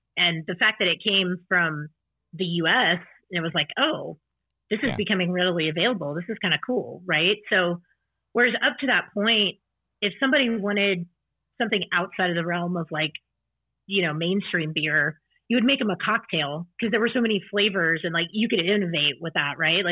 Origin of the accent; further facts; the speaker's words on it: Dallas, Texas, United States; I'm from Texas originally. I'm from Dallas.